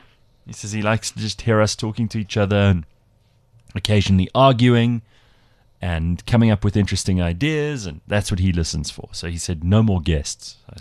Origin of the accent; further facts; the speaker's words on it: Durban, KwaZulu-Natal, South Africa; I wish I had because I'm from Durban and I knew it wouldn't have worked out.